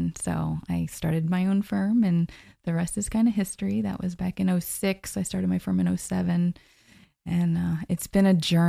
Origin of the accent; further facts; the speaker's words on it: Homestead, Florida, United States; I was born and raised in Homestead, and Homestead was put on the map with Hurricane Andrew.